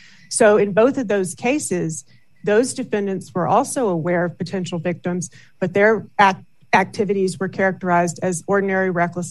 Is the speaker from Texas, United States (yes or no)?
no; Arizona, United States; And, you know, I am from Arizona. I used to practice in Arizona.